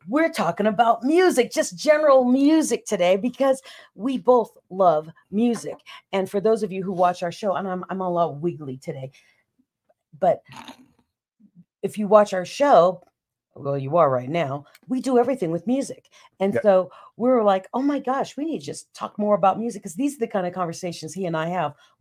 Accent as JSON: {"language": "English", "country": "Philippines", "tie": "born or raised there", "said": "I grew up in the Philippines."}